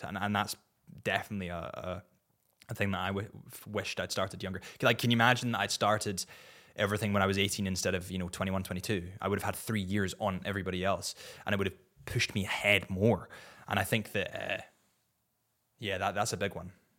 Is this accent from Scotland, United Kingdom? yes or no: yes; Scotland, United Kingdom; This one specifically has a thistle on it, and obviously being Scottish, thistle.